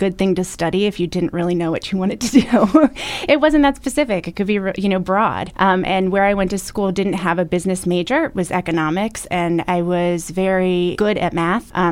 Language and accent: English; Potomac, Maryland, United States; I grew up in Potomac, Maryland, which is in Montgomery County. And my father is a dentist. He had a dental practice there, and that's actually where my parents met. It's a wonderful suburb of D.C.